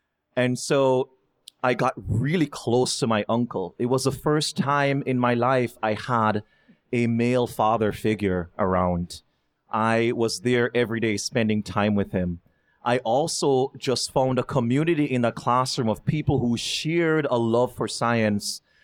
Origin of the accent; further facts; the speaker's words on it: Jamaica; growing up in Jamaica, we were all told that education was our ticket out of poverty.